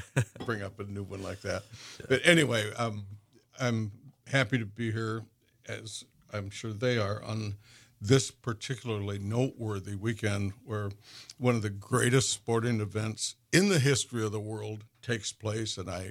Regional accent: Dodgeville, Wisconsin, United States; I grew up in Dodgeville, about 43 miles west of Madison, where Oscar Mayer was located.

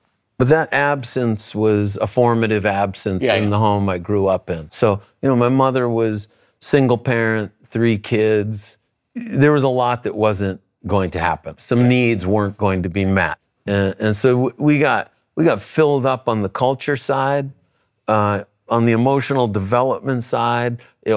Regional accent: Concord, New Hampshire, United States; growing up in Concord, New Hampshire, my uncle lived above us and listened to oldies radio.

